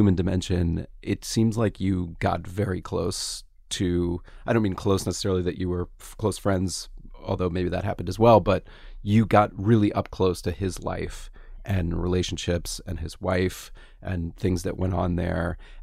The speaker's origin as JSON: {"language": "English", "town": "Gainesville", "region": "Florida", "country": "United States", "tie": "born there", "said": "I was born in Gainesville."}